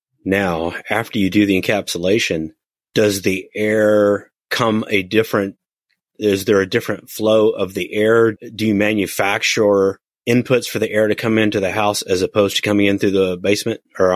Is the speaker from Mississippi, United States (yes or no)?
no; Kansas, United States; moved away as an adult; I was raised in Kansas and I moved to Texas later in life. I'm like, there's no basements here, but there was basements all over the place in Kansas.